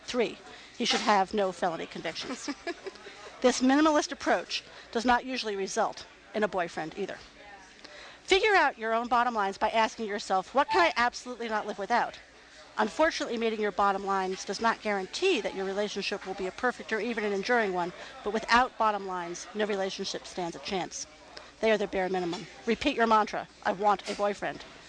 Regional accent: New Jersey, United States; I grew up in New Jersey, where women have strong beliefs about love.

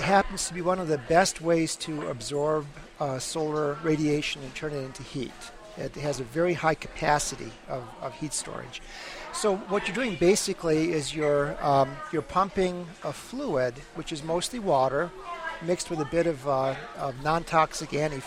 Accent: Michigan, United States; I'm from Michigan, for example, which is surrounded by the Great Lakes

